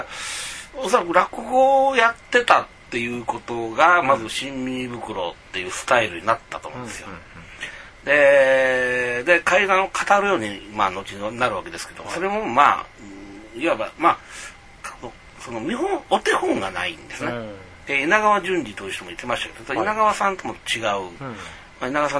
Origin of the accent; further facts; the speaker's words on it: Tajima, Hyogo, Japan; accent: Tajima dialect; 僕はね、関西弁というか僕は兵庫県田島出身なんで、田島の言葉なんですよ。